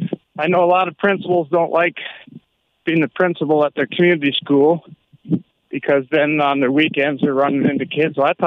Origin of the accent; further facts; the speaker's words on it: Simcoe, Ontario, Canada; I was born and raised in Simcoe, went to Elgin Ave Public School, and went to Simcoe Composite School all through high school.